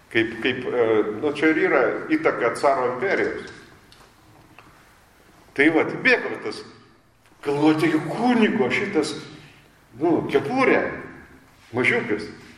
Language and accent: Lithuanian; Utena, Utena County, Lithuania; aš iš Pautenas. Mano šaknis Utenoj. Ten miesti, kur bažnyčia raudonas spalvas.